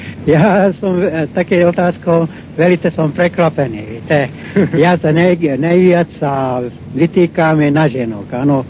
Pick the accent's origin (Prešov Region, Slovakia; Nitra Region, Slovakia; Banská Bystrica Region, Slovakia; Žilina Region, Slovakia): Nitra Region, Slovakia; Komárno; Slovak is a second language; Ja som z Komárny, z maďarskej z národnosti